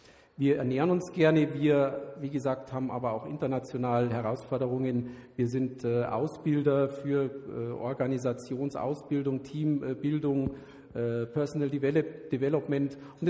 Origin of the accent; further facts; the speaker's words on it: Munich, Bavaria, Germany; Ich bin hier in München geboren. Ich bin ein echter Münchner. Also wenn mal ein bisschen was Bayerisches rauskommt, nicht erschrecken.